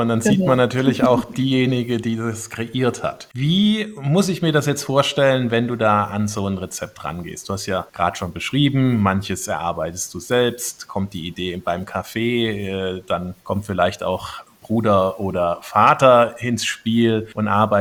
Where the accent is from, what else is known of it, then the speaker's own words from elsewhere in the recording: Saarland, Germany; Ja, als Saarländer ja, muss man ja auch einen saarländischen Wein im Keller haben.